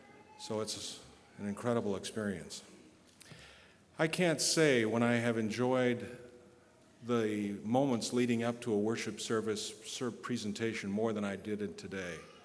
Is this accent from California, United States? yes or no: yes; Glendale, California, United States; I grew up in Glendale, where HMS Richards and I used to cross paths